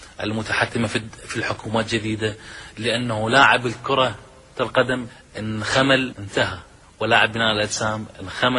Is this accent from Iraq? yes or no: yes; Najaf, Najaf Governorate, Iraq; في الحقيقة لن أترك مدينتي ولن أترك هذه الحرفة أو هذه الرياض الذي تربت في طفولي وعاشت حتى شبابي هذا